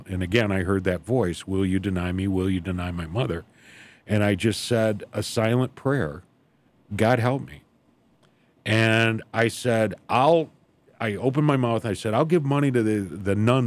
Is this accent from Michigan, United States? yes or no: yes; Michigan, United States; born there; I started my career in Michigan. I went to college. I was born in Michigan. I got married in Michigan.